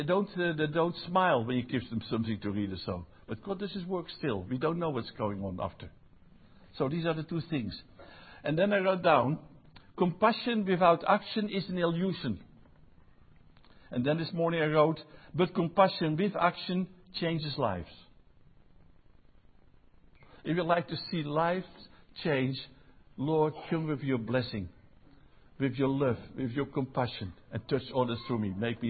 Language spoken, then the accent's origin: English; Netherlands; English is a second language; now in France; Because, honestly, I come from Holland originally. Became a Christian there.